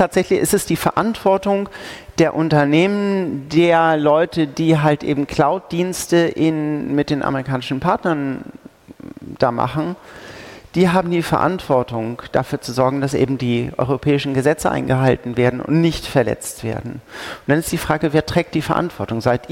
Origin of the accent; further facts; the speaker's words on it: Schleswig-Holstein, Germany; ich als Schleswig-Holsteinerin habe meine Landesregierung.